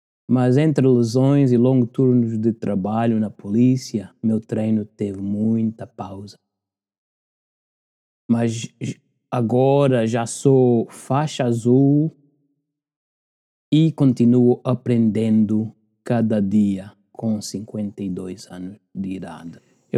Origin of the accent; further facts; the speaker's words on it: Portugal; first language Portuguese; also born or lived in Angola; O português sendo a minha língua nativa, como dá para notar. Eu nasci em Angola, mas cresci em Portugal.